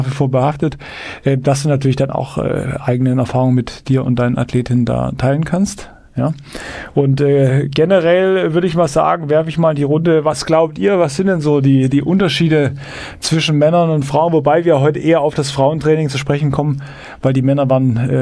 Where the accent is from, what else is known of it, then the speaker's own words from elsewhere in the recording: Nuremberg, Bavaria, Germany; Ich komme aus Nürnberg